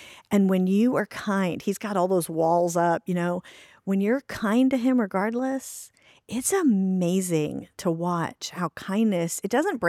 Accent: Washington, District of Columbia, United States; I grew up in Washington, D.C.

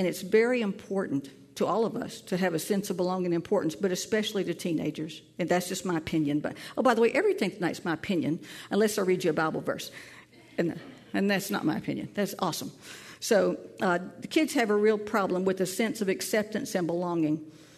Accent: Tennessee, United States; This one is so funny that I had in my high school. I'm from Tennessee.

